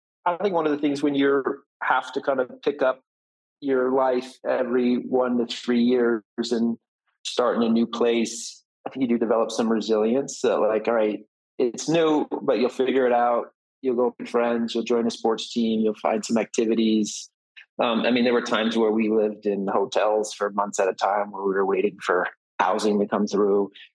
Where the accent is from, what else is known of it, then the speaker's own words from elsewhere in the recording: Alaska, United States; born there; also born or lived in Washington, D.C. / Germany / Japan / Rhode Island; I was born in Alaska, and a month later we moved to DC, and then every probably 1 to 4 years for the rest of my life we moved. So lived in Germany twice, lived in northern Japan, lived in Rhode Island, lived in Hawaii.